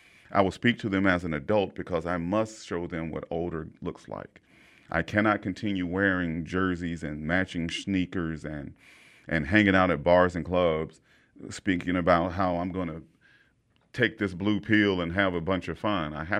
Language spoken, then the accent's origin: English; Hillsdale, United States; You know, Horatio Wilson, well, I grew up in Hillsdale.